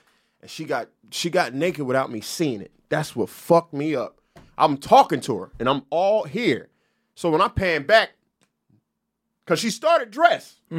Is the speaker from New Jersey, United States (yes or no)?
yes; New Jersey, United States; I'm from South Jersey where I see the slums.